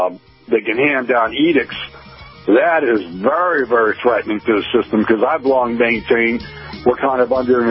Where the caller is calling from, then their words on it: Clearwater, Florida, United States; in Clearwater.